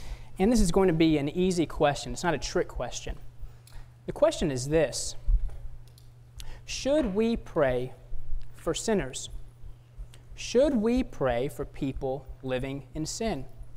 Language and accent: English; Houston, Texas, United States; And growing up in the Houston area, I'd known Curtis for a long time. I grew up at Kleinwood